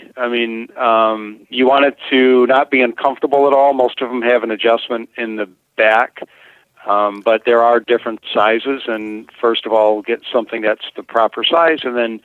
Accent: Manistique, Michigan, United States; I grew up in Manistique, so yes, a beautiful little town up there. It still has my heart, that's for sure.

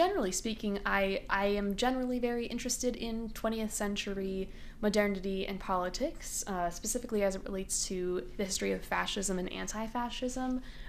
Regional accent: West Des Moines, Iowa, United States; Hi. I'm originally from West Des Moines, Iowa, which you might guess is a suburb of Des Moines, Iowa.

